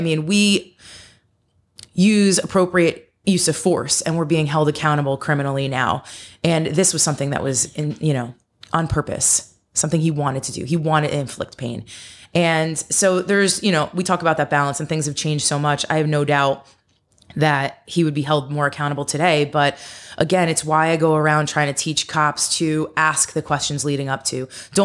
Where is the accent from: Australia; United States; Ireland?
Ireland; Talk about me being Irish.